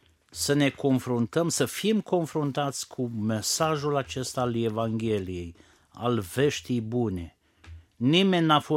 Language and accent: Romanian; Romania; Noi, ca și români, ne-am născut creștini pentru că facem parte dintr-o țară creștină.